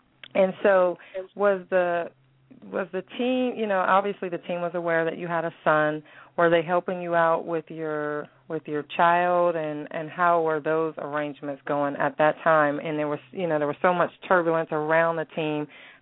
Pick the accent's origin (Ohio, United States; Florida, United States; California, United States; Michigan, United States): Ohio, United States; I'm from Ohio, so anything that happens at Ohio State, it came through the Steubenville News.